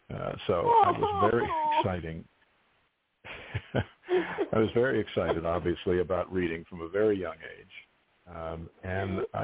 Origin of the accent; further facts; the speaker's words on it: Pittsburgh, Pennsylvania, United States; Because I was I grew up in Pittsburgh, and the thought of ending up working in Hollywood in motion pictures and television was quite a ways off.